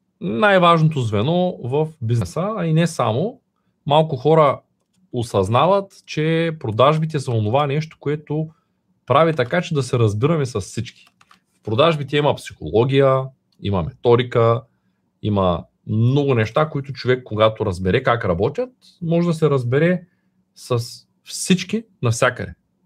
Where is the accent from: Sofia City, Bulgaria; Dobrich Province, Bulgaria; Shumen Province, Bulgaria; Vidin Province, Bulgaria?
Shumen Province, Bulgaria; Shumen; На 39 години ще стана скоро. От Шумен съм, работя и живея тук.